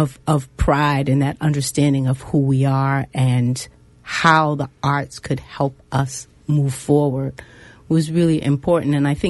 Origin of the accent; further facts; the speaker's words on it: Baltimore, Maryland, United States; certainly included Baltimore and cities like Boston.